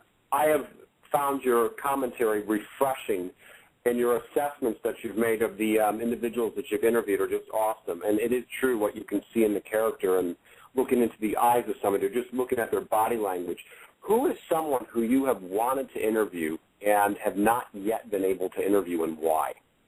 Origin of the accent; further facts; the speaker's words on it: Chicago, Illinois, United States; I'm from Chicago.